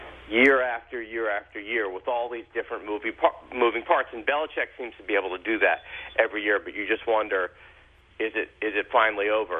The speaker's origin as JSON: {"language": "English", "town": "Washington", "region": "District of Columbia", "country": "United States", "said": "I'm a Washington fan because I'm from Washington."}